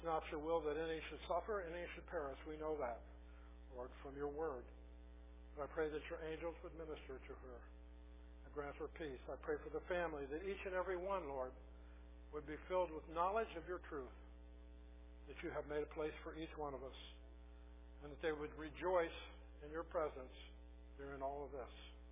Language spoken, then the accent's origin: English; California, United States; also born or lived in New Orleans / Florida / North Chicago / Boone; So I was born in California, was raised in California, New Orleans, Florida, North Chicago.